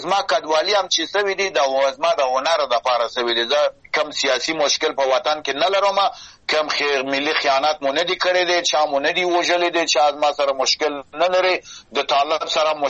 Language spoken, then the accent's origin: Pashto; Afghanistan; زه یو انسانیم په افغانستان کې پیدا سوم او غت سوم